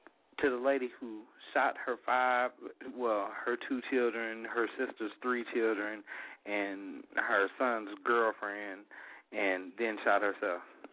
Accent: Pennsylvania, United States; If y'all know, I'm from the Keystone State, PA in the house, 412, what it is.

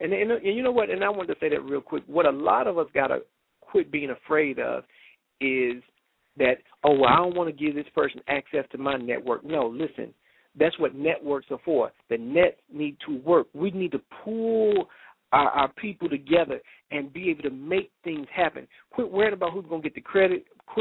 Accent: Atlanta, Georgia, United States; also born or lived in Chicago / St. Louis; Born in Chicago, lived the first part of my childhood in St. Louis, Missouri, and then the second part in Atlanta, Georgia, right there in College Park. And so when I go to Atlanta, it's like going home.

